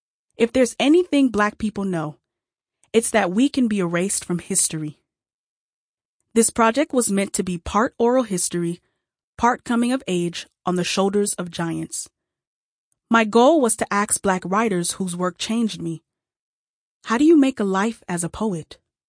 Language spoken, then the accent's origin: English; Phoenix, Arizona, United States; I grew up in Phoenix, Arizona, mostly a long distance from branches of extended family up and down the East Coast.